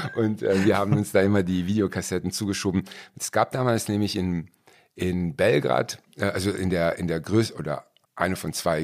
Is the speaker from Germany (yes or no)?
yes; Cologne, North Rhine-Westphalia, Germany; Nein, ich komme aus Köln. Das sind 2 verschiedene Sachen.